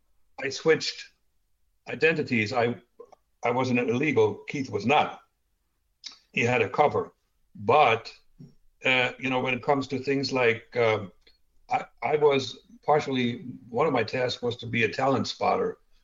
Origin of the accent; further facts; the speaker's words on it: Germany; accent: German; English is a second language; now in United States; But then again, my talent to get rid of almost 100% of my German accent was so unique that they said, all right, he's going to the U.S., they have tall people.